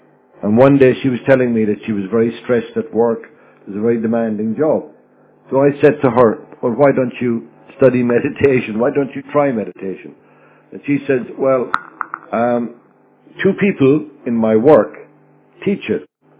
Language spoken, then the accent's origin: English; Ireland; born there; I was born in Ireland, which is next to England. And I was born into a Catholic family, very traditional Catholic family.